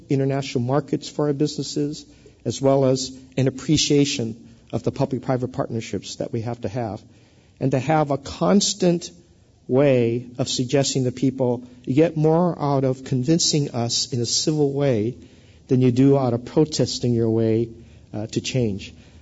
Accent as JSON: {"language": "English", "town": "Seattle", "region": "Washington", "country": "United States", "said": "So people knew I came from Seattle, but they would say, because I was one of five Asians on the campus"}